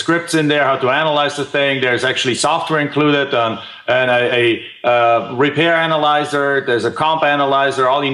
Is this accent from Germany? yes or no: yes; Germany; English is a second language; I'm from Germany. I'm from another country.